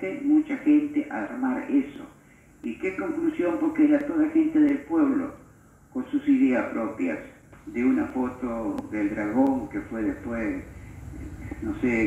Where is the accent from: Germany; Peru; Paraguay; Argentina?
Argentina; Sastre, Santa Fe; also born or lived in San Carlos Centro; Yo vine de muy chico, de la edad de 9 años, a Sastre. Soy de San Carlos Centro, departamento de Las Colonias, donde nací y después, por razones de familia, hemos venido a vivir a Sastre.